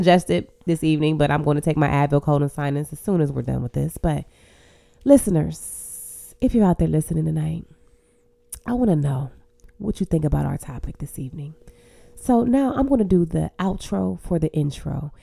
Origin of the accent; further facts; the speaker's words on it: Columbus, Ohio, United States; Okay, because I'm from Columbus, Ohio, and that White Castle after the club, it pops.